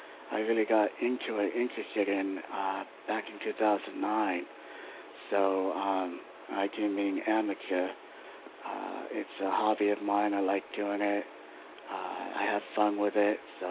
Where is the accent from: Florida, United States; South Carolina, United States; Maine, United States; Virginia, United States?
Maine, United States; Bar Harbor; Well, I grew up in Bell Harbor. Went through the school system and everything there, and then moved to Southern Maine in 2006, and I've been down here ever since.